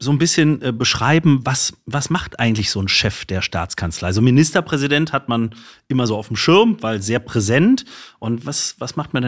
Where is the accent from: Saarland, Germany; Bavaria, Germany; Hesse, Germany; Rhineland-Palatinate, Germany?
Saarland, Germany; als Saarländer muss man ja einen Grund haben, hierher zu kommen.